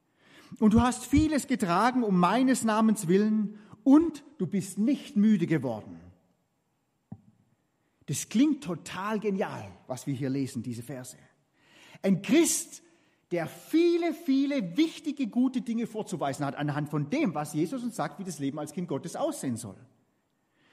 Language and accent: German; Southern Germany, Germany; das ist oft was ganz anderes, wie das, was wir als Süddeutsche oft drunter verstehen